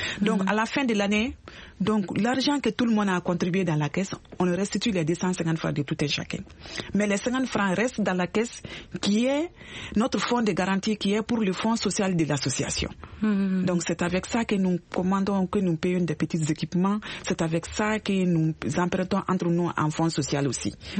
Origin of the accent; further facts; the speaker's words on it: Mali; il y a des sachets qui sont confectionnés chez nous au Mali